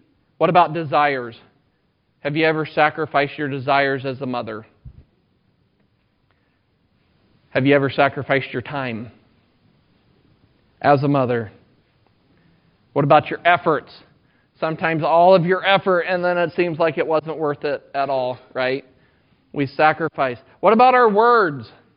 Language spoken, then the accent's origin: English; Sigourney, Iowa, United States; we grew up across the road from my grandparents. And my mom lives up by Fort Dodge, and so we grew up in Sigourney.